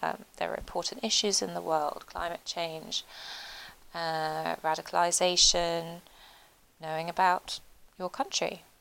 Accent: United Kingdom; certainly as British people, told how we need to be humble

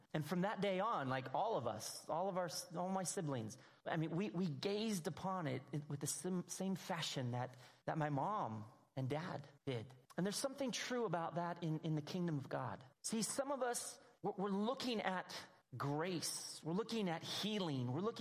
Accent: Anaheim, California, United States; So when I was a little kid, I grew up in California. I grew up on the outskirts of Anaheim, California, and we lived up in the foothills.

